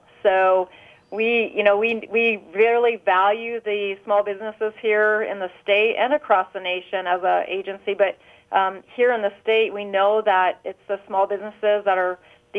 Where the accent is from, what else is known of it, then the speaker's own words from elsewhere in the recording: South Dakota, United States; to be able to continue to serve with the Small Business Administration here in my home state is just, you know, it's a dream come true. So I'm very excited to bring skill set back to South Dakota